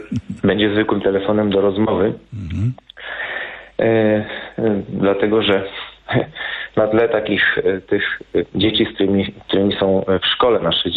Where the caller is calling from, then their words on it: Świętokrzyskie Voivodeship, Poland; Ze Świętokrzyskiego. Ja dzwonię z taką swoją refle